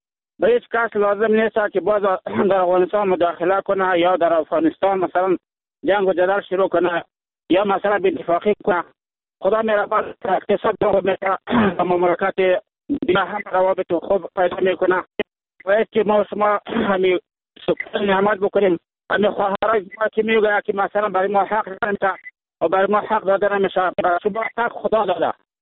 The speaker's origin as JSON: {"language": "Persian", "country": "Iran", "said": "ما ایرانی هستیم با شما."}